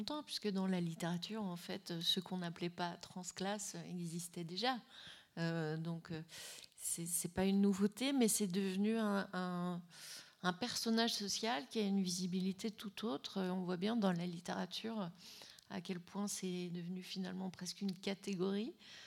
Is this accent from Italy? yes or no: no; France; je parle, j'allais dire pour ma paroisse, mais en tant que Française